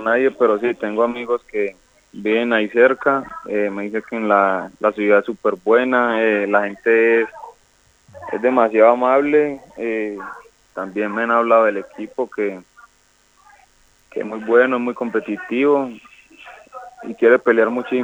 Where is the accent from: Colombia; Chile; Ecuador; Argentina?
Colombia; Medellín, Antioquia; Soy criado de toda la vida aquí en Medellín.